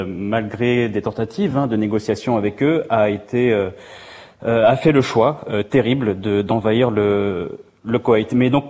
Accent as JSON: {"language": "French", "country": "France", "tie": "born there", "said": "je suis né en France. Mon père était un opposant politique, comme beaucoup d'Irakiens à l'époque. Il avait quitté l'Irak en 1972."}